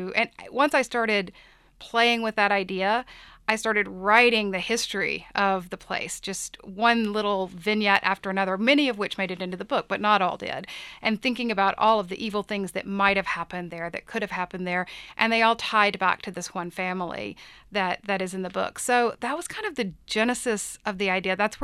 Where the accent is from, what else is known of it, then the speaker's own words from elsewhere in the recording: Mississippi, United States; And at some point, I was in Mississippi, and which is where I grew up. I grew up in Mississippi.